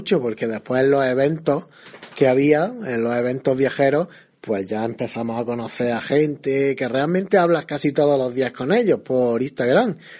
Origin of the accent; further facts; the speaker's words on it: Granada, Andalusia, Spain; Andalucía nos gustó bastante porque, claro, somos de Granada